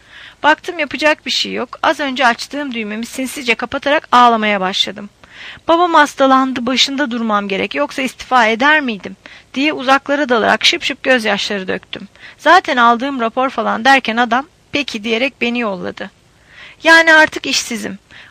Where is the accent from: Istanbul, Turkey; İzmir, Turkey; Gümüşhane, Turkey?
İzmir, Turkey; Ya memleketim olan İzmir'e gidecektim ya da okuldan sonra ciddi bir adım olarak onun yaşadığı şehirde, yani Ankara'da kalacaktım.